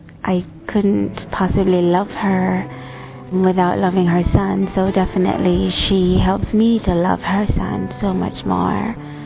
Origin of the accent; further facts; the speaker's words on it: Jamaica; I'm from Jamaica